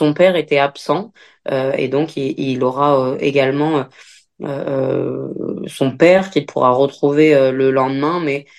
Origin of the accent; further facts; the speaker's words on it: Oradour-sur-Glane, Nouvelle-Aquitaine, France; Moi, j'ai grandi dans le Nouveau Bourg, et donc tout ça a été tout cet héritage a toujours fait partie de moi.